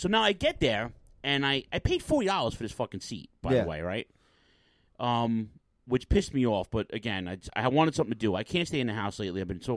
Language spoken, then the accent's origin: English; Queens, New York, United States; Yeah, that's a Queens tradition. That's because we're from Queens.